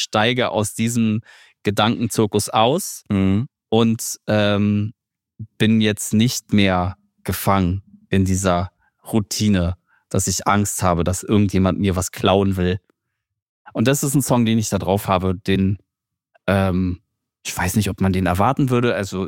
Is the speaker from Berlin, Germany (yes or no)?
yes; Berlin, Germany; so wie ich halt aufgewachsen bin in Neukölln